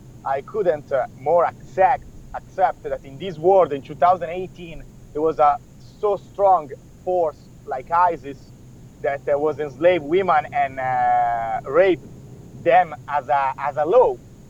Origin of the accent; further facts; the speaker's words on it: Italy; I come from Italy